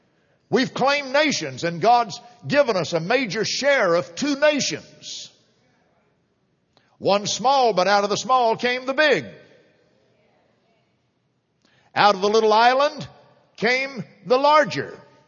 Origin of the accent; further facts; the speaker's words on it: Texas, United States; Because I was raised in this city. I am Harris. I was born in Harris Hospital.